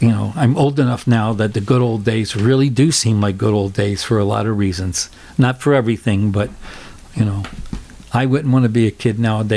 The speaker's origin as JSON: {"language": "English", "town": "Baltimore", "region": "Maryland", "country": "United States", "tie": "born or raised there", "said": "Because where I grew up in Baltimore, that was one of the main stores close to our house."}